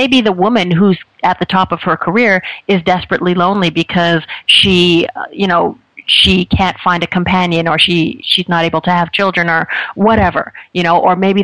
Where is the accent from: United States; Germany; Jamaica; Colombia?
Jamaica; I get that because I'm Jamaican, so I totally get that.